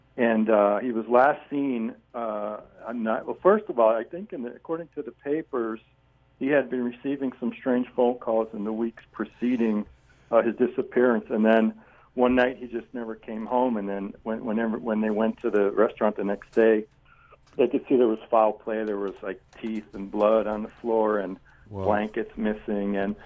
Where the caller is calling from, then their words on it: Pennsylvania, United States; Pennsylvania.